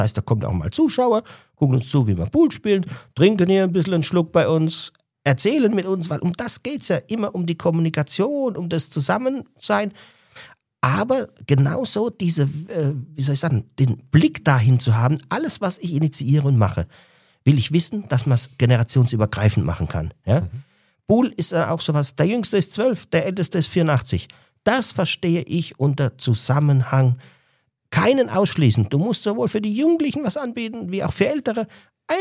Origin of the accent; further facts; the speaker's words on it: Wassertrüdingen, Bavaria, Germany; Ich bin aus Wassertrüdingen, kennst du Wassertrüdingen? Nein, kein blassen Schimmer. Wo ist das? So, ja, südlich von Ansbach.